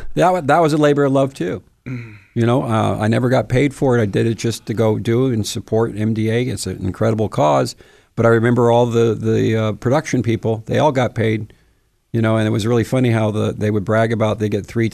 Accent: West Covina, California, United States; Born and raised in West Covina, which is a suburb about 30 miles east of Los Angeles, but it's Los Angeles County. And I went to high school at West Covina High, class of 79.

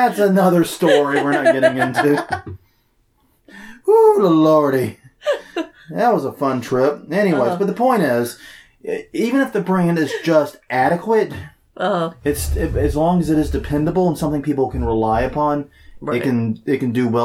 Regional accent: South Carolina, United States; I grew up in South Carolina, and Jim Cornette is describing town names in South Carolina.

